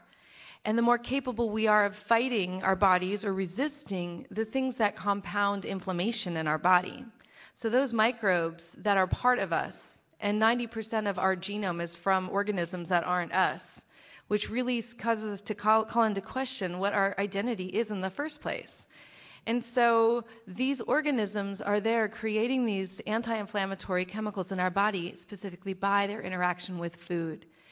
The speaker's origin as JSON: {"language": "English", "region": "California", "country": "United States", "tie": "born there", "lives_now": "Oakland, United States", "said": "I was born on Ramaytush Ohlone territory, which is the peninsula north of here. And I live now in Chechenyo Ohlone territory, in the area known as the territory of Huchin, now known as Oakland."}